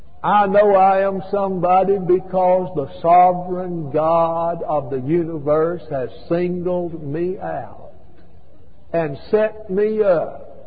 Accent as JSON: {"language": "English", "town": "Los Angeles", "region": "California", "country": "United States", "tie": "born or raised there", "said": "Now, I grew up in South Central."}